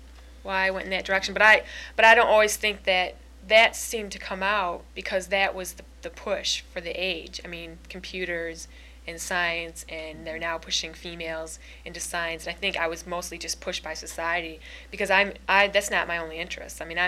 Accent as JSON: {"language": "English", "town": "Flint", "region": "Michigan", "country": "United States", "said": "I'm from Flint, Michigan."}